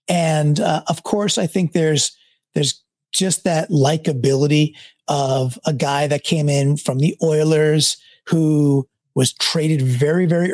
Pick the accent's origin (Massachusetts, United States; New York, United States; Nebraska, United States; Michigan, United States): New York, United States; And I grew up in Long Island in New York